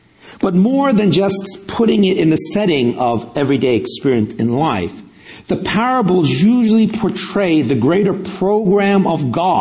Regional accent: New York, United States; now in Millbrae, United States; but I'm from Millbrae, actually, so, you know, I could joke about that. How many of you are from San Mateo? Okay, a few back there. Okay, I'll tell you, I'm a native New Yorker. I lived in New York for 21 years

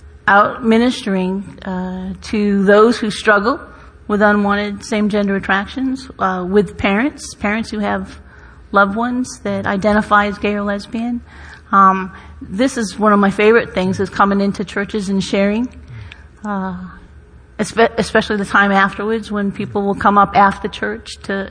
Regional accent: New England, United States; I'm from the East Coast. Yeah, yeah. From the New England area.

